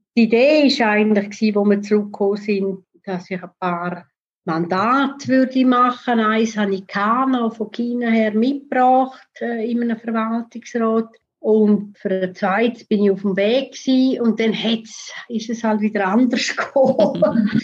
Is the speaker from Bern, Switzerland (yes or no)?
no; Chur, Graubünden, Switzerland; ich bin zwar in Chur aufgewachsen